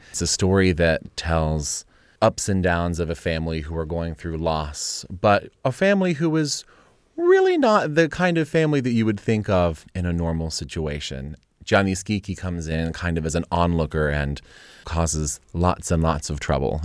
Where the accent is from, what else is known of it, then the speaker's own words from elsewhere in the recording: West Virginia, United States; You know, I grew up in West Virginia in a really rural area.